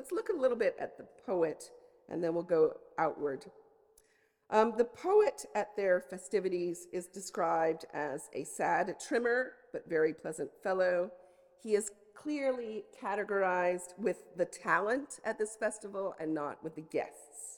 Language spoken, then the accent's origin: English; United States; born there; I, as an American-born classicist, would probably say Pindar.